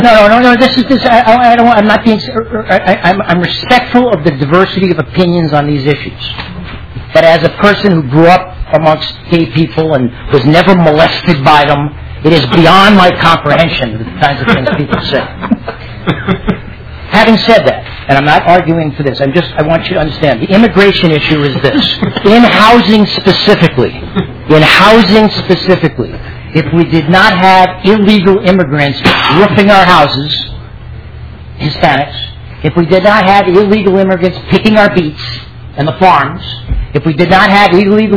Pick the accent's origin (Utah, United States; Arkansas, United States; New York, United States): New York, United States; New York City; I come from New York City. And so I didn't grow up on a farm.